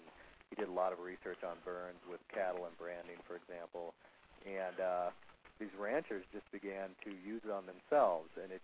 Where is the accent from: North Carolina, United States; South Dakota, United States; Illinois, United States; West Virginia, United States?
South Dakota, United States; I grew up on the South Dakota steak and potatoes diet.